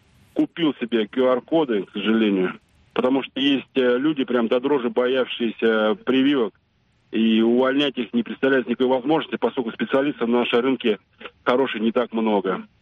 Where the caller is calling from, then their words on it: Moscow, Russia; из Москвы, я работодатель.